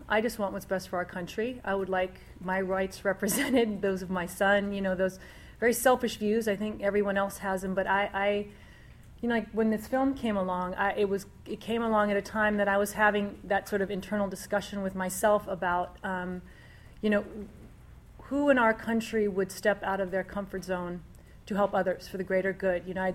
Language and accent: English; Arlington, Virginia, United States; also born or lived in Washington, D.C.; I mean, I was raised in Washington, D.C., Arlington, Virginia, born in D.C., and raised in a household where one was Republican, one was Democratic.